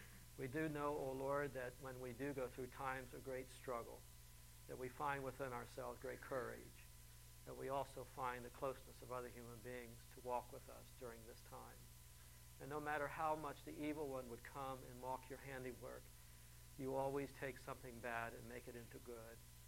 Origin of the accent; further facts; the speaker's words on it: Ohio, United States; we grew up with Larry in Walnut Hills